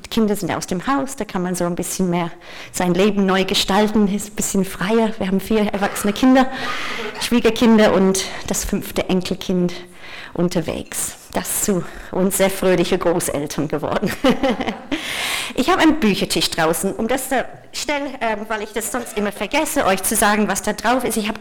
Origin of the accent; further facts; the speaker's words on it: England, United Kingdom; German is a second language; now in Germany; Ich komme ursprünglich aus England. Das hört man in dem Akzent. Oder von woanders. Und obwohl ich jetzt ganz stolze eingebürgerte Deutsche bin seit einem Jahr, ich bin ein Brexit-Flüchtling.